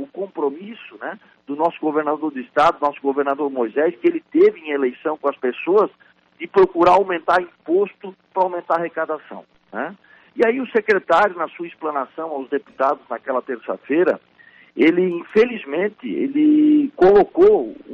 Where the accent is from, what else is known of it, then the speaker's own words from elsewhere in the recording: Timbó, Santa Catarina, Brazil; eu sou do Médio Vale do Itajaí, sou da cidade de Timbó, né, muito próxima da cidade de Blumenau, de Pomerode, mas eu tenho muitos parentes aí no sul do estado, inclusive em Criciúma também.